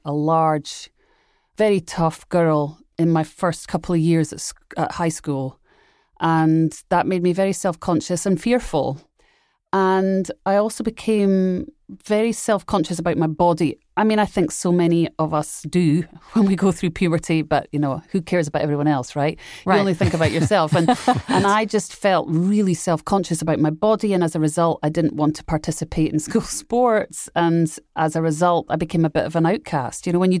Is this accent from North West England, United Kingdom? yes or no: no; Scotland, United Kingdom; They're American. I'm Scottish. So I've just been an outsider my entire life.